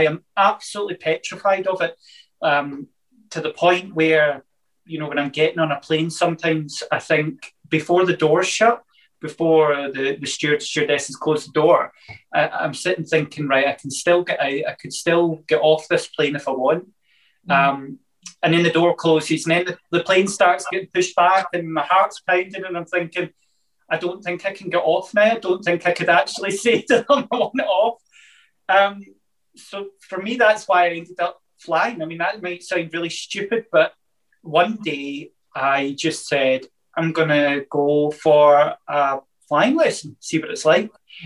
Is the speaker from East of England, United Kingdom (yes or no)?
no; Paisley, Scotland, United Kingdom; growing up in Paisley, I can remember Mum and my granddad always taking me down to the airport whenever Concorde came in.